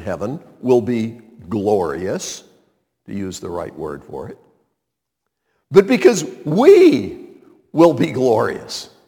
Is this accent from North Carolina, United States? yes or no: yes; North Carolina, United States; I grew up near the Continental Divide in Western Carolina.